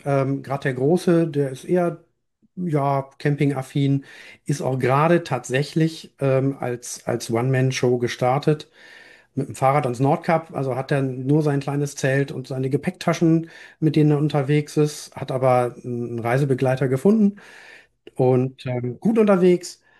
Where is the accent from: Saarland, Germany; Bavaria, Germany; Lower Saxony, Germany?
Lower Saxony, Germany; Cuxhaven; also born or lived in Hamburg; now in Schleswig-Holstein, Germany; Wie man hört, komme ich aus dem Norden, bin an der Küste aufgewachsen, am Tor zur Welt in Cuxhaven groß geworden. Bin 55 Jahre und schon ein paar Jahre lebend in Hamburg, jetzt wieder in Schleswig-Holstein